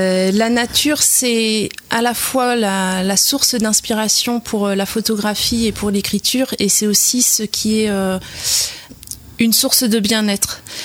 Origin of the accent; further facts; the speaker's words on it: Pays de la Loire, France; Je suis native de la Sarthe, mais j'étais à côté d'une autre forêt. J'ai grandi à côté de la forêt de Persaigne. Et puis donc après, j'ai fait une partie de ma vie ailleurs, dans plein de départements. Et en 2016, donc quand j'ai décidé de m'installer, je suis revenue dans la Sarthe.